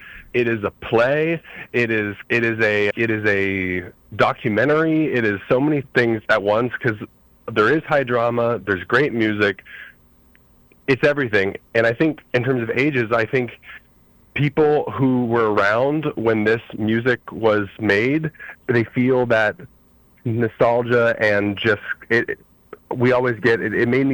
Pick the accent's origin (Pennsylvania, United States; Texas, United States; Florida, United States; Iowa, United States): Texas, United States; Dallas; now in New York City, United States; I am from Dallas, Texas, and I live in New York City.